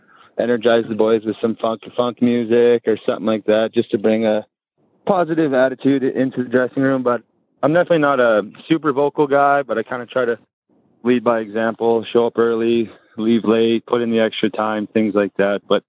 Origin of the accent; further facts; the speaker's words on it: Michigan, United States; Yeah, I grew up in Southeast Michigan, played my youth hockey in the Detroit area, predominantly for Little Caesars.